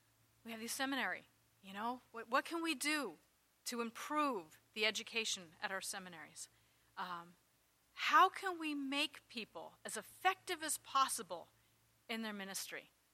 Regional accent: Pennsylvania, United States; now in Snyder County, United States; I grew up in Lancaster County, and you think, well, it's 100 miles away. You know, how different could the culture be? Came up here to Snyder County

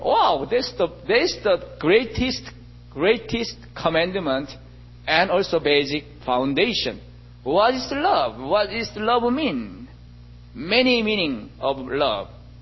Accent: Seoul, South Korea; English is a second language; now in United States; I come from Seoul, Korea. That's why I put Seoul there. And I'm not coming from North Korea. Don't ask about North Korea. I'm South Korea. Different.

